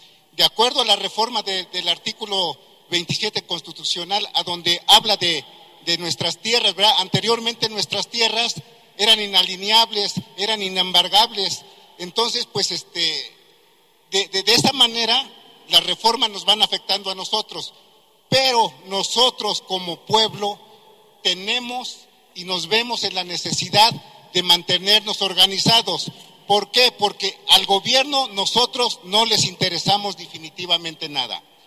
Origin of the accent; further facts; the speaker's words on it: Mexico; también nosotros tenemos que hacer valer nuestra presencia como mexicanos